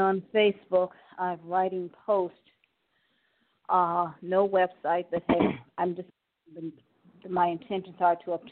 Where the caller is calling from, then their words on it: Cleveland, Ohio, United States; Calling from Cleveland, Ohio.